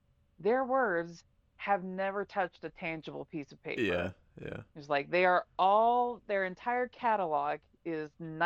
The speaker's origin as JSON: {"language": "English", "region": "Texas", "country": "United States", "said": "He was from New York, and I was like, yeah, I'm from the Metroplex."}